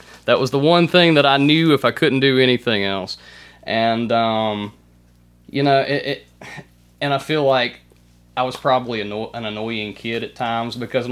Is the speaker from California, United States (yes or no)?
no; Mississippi, United States; No, I am born and bred in Tallah County, Mississippi, a small town called Salus.